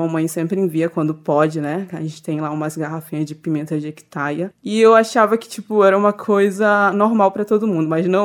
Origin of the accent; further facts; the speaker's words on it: Amazonas, Brazil; E lá na minha região, que é Alto Rio Negro, é muito usado